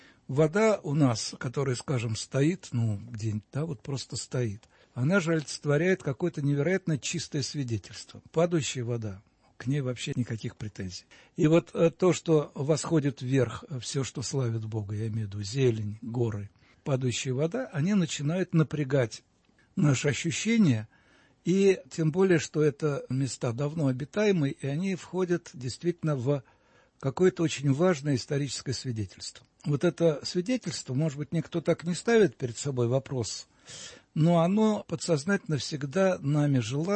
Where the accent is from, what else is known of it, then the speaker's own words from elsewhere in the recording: Moscow, Russia; born there; я родился в Москве